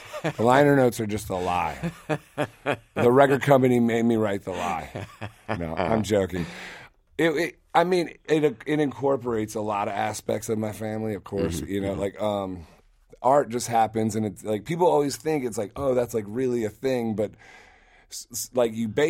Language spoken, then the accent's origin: English; Akron, Ohio, United States; I never thought Steinway was going to say anything about me in my life when I was growing up in Akron.